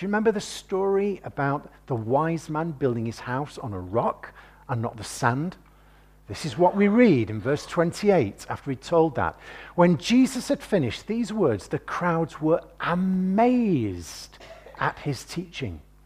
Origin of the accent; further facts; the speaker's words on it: Warrington, North West England, United Kingdom; I come from Warrington, Cheshire. Was in Lancashire. When I was 14, it became Cheshire. They moved the boundaries. I'm a Warringtonian by birth, which is why I talk with a funny accent.